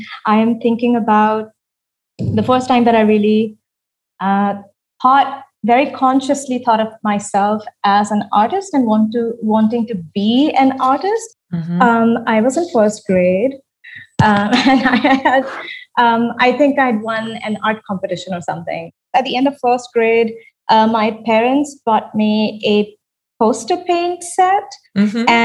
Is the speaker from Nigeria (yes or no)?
yes; Lagos, Nigeria; So I grew up in Lagos, Nigeria, which I think for me particularly, I was born in 1981.